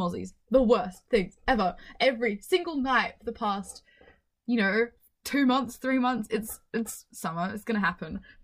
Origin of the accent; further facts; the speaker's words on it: Australia; Yeah, no, you know, I used to avoid it because I hated being Australian.